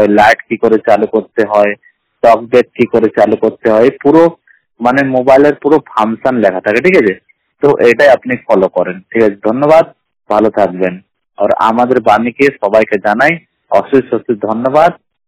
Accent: Allahabad, Uttar Pradesh, India; আমার বাড়ি হলো উত্তরপ্রদেশ জেলা এলাহাবাদ।

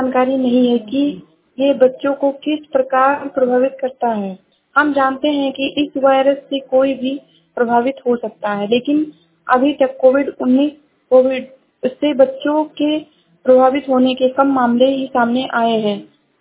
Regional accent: Uttar Pradesh, India; मैं जिला श्रावस्ती से हूँ।

